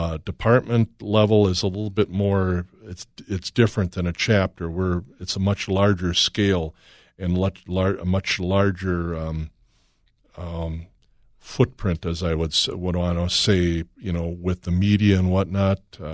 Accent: South St. Paul, Minnesota, United States; I am from South St. Paul, Minnesota, and we have our own VFW down there

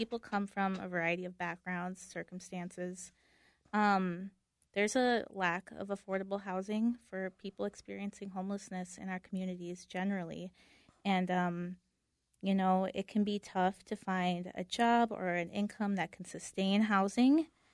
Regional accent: Minneapolis, Minnesota, United States; I am born and raised in South Minneapolis.

